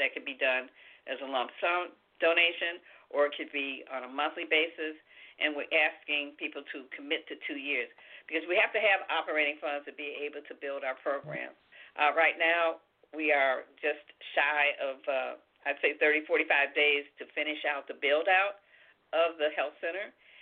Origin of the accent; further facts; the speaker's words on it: Chicago, Illinois, United States; I grew up in the Chatham community on the south side of Chicago